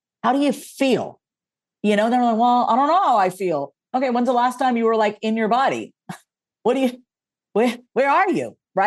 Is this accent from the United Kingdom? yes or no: no; India; So I'm the brown sheep of the family. I'm Indian.